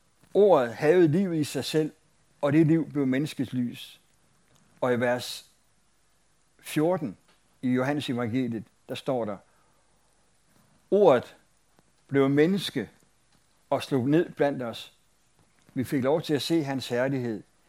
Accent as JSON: {"language": "Danish", "town": "Hillerød", "region": "Capital Region of Denmark", "country": "Denmark", "tie": "born or raised there", "said": "jeg er opvokset i Hillerød. Og da jeg opvoksede i Hillerød, der boede jeg cirka 2 kilometer fra en højskole, der hed Luthers Missionsforeningens Højskole."}